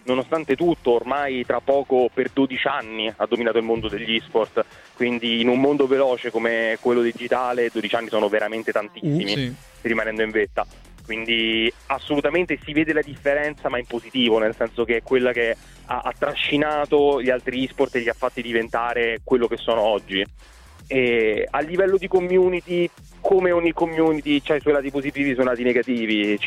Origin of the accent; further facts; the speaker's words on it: Rome, Lazio, Italy; Io sono di Roma, quindi sfondate una porta aperta.